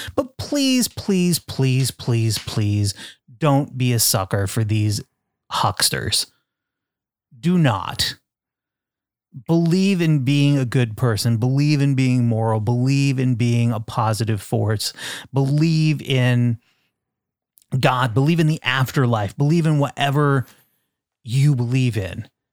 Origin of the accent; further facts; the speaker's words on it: Vermont, United States; Now, growing up in Vermont, I grew up Catholic, and there were not a lot of people around who were atheist or that we knew were atheist.